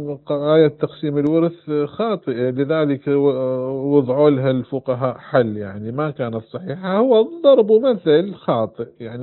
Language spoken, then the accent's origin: Arabic; Iraq; moved away as an adult; يعني اتصور انا خرجت من العراق عمري 19 سنة